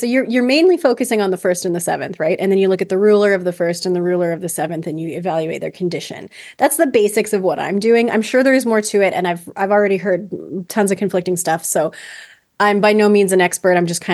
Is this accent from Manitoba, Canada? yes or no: no; Edmonton, Alberta, Canada; So, I mean, I'm from Edmonton. I still live in Edmonton.